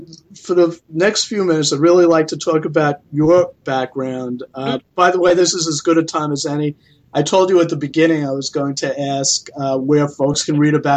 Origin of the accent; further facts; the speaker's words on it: New York, United States; I mean, I'm a New Yorker, so I probably think that way.